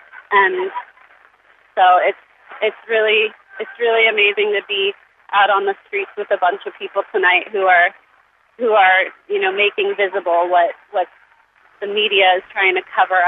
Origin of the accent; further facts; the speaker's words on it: California, United States; I was raised in the Bay Area, and I was brought on my first to Mount Herzl